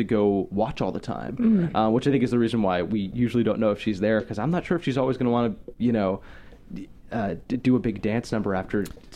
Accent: Connecticut, United States; Well, my family is. I grew up in Connecticut. My dad grew up in New York, worked there my whole life. So, you know, I live in a commuter city.

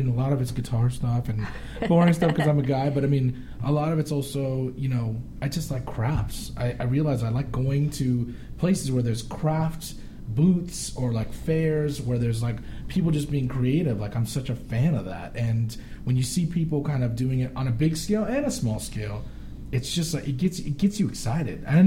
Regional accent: Arcadia, California, United States; Well, not to us, because we were growing up, we're like, Arcadia is a cool place

